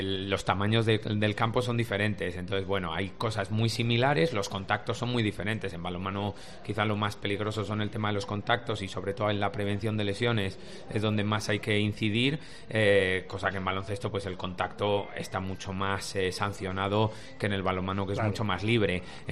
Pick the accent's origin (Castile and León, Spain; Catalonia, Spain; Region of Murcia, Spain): Castile and León, Spain; Burgos; Bueno, yo vengo de Burgos